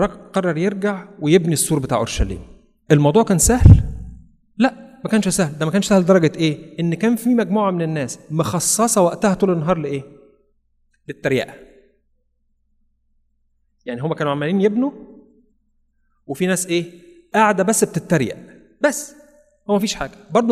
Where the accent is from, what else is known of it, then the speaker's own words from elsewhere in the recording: Kafr El Sheikh Governorate, Egypt; انا فاكر كان زمان عندنا في كفر الشيخ